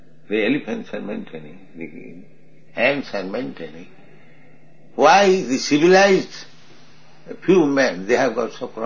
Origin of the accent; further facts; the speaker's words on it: India; So many people, they say, India is starving. I am Indian. I never see any man starving and dying.